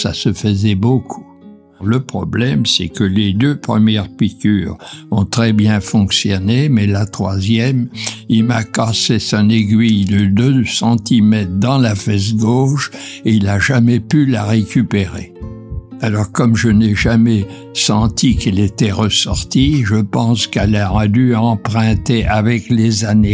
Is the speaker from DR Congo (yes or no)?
no; Muides-sur-Loire, Centre-Val de Loire, France; born there; Je suis né en Loire-et-Cher, à quelques kilomètres de Chambord, à Muit-sur-Loire.